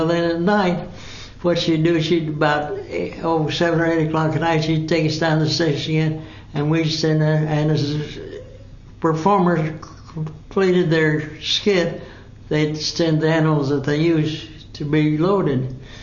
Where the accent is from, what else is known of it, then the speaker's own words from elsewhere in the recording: Pittsburg, Kansas, United States; Pittsburgh, Kansas. And one thing, you know, it was about 18,000 to 20,000.